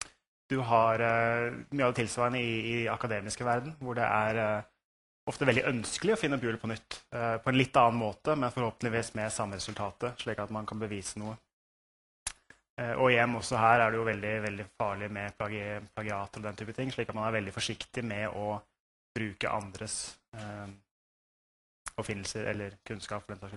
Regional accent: Eastern Norway, Norway; Jeg kommer fra Capgemini I Stavanger. Som dere kanskje hører, så jeg fra Østland originalt.

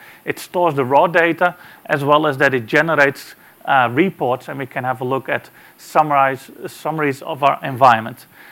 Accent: Amsterdam, North Holland, Netherlands; As said, I'm from Amsterdam, the Netherlands.

